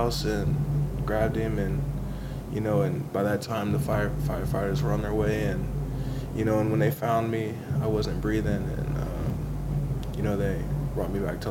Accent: Hamilton, Ohio, United States; Yeah, I was born in Hamilton. I'm from Hamilton, Ohio.

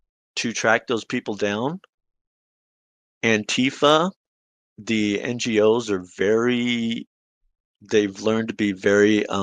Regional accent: San Diego, California, United States; moved away as an adult; I was born and raised in San Diego. I am 60 years old now. Moved out of San Diego when I was 52.

